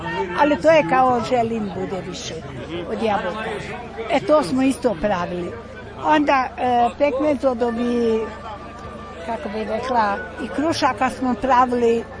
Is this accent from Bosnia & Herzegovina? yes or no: yes; Bosnia & Herzegovina; kod nas u Bosni se nije pekmez stavljao u flaše